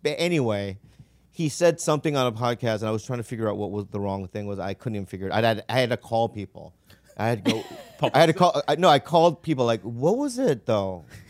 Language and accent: English; San Diego, California, United States; born there; before I'm anything, I'm an American. It doesn't look, feel like it or look like it, mm-hmm. but that's what I am. I was born in San Diego, Sharps Hospital, 1971.